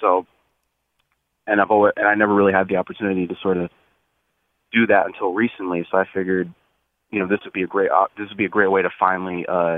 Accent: Bloomfield, Connecticut, United States; Sure. So I grew up in Bloomfield, Connecticut.

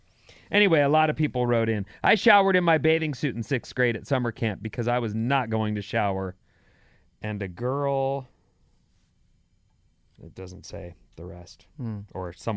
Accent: Irvine, California, United States; When I was in elementary school, this area where I grew up in Irvine down south was just growing.

